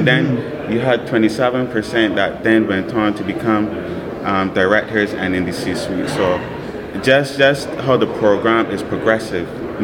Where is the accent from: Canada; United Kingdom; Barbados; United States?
Barbados; I'm from Barbados. So right now